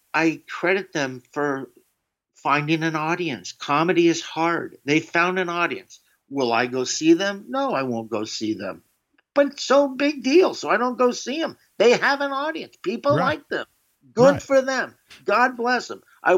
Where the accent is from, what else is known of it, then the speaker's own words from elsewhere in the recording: the South, United States; if I thought that the people I grew up with in the South thought I was making fun of them, I wouldn't do it.